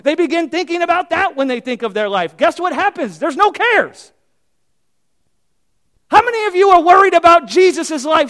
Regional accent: United States; Listen, guys, I'm an American. I'm a citizen of America.

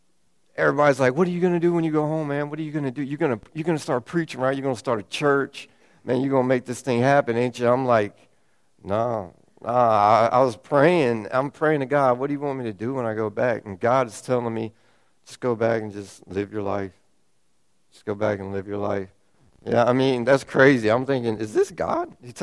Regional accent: North Carolina, United States; now in Louisiana, United States; I'm from North Carolina. Now I'm in Louisiana. You know what I mean? I'm in Louisiana, and I'm sitting here preaching to y'all.

